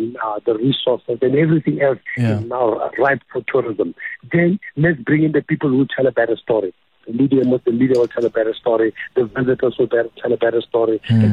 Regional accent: South Africa; As a South African, as an African, as a footballer.

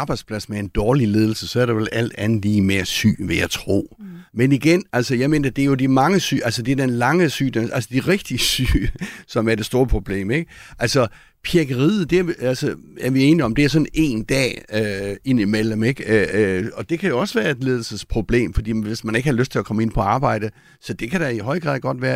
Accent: Region of Southern Denmark, Denmark; jeg er sønderjyde

